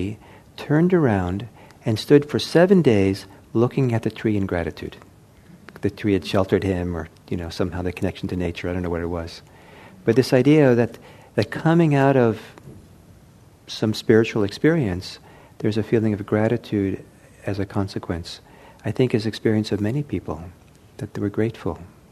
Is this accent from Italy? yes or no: yes; Italy; now in Redwood City, United States; When I grew up in Italy, and back in the 1960s